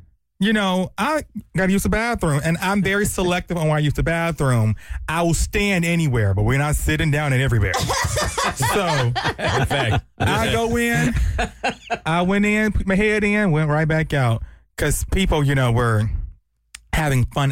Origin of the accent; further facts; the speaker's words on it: Atlanta, Georgia, United States; I'm from Atlanta.